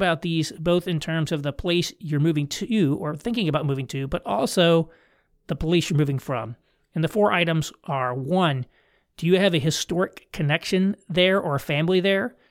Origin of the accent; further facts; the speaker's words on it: Indiana, United States; You know, I'm from Indiana, and I grew up in Indiana, and Indiana is culturally very familiar to me. In fact, I'm very much a Hoosier.